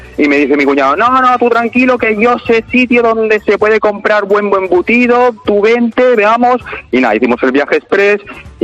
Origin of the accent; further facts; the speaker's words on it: Balearic Islands, Spain; Pues mira, yo soy de Mallorca y tuve un viaje exprés a Madrid.